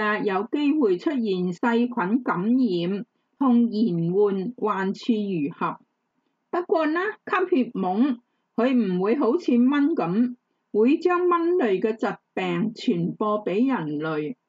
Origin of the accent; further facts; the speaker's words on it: Hong Kong; 我们香港人现在很喜欢北上玩乐的朋友就要小心了